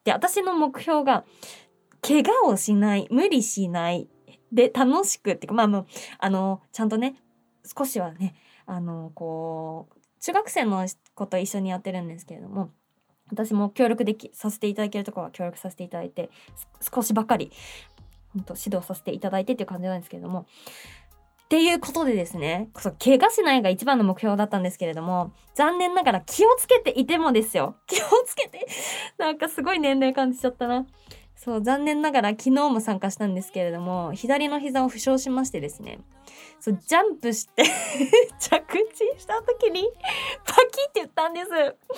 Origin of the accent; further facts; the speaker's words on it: Saitama, Japan; 私は地元の埼玉スーパーアリーナで